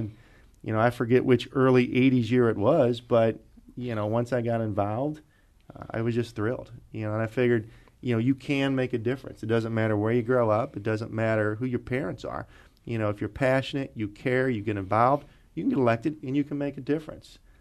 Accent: Arnold, Missouri, United States; I didn't grow up in the city. I grew up in Jefferson County.

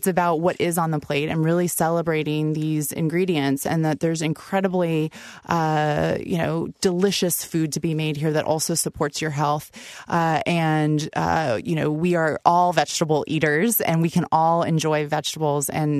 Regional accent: California, United States; And then I'm originally from California. So there are things that I grew up with, things like artichokes in the book as well.

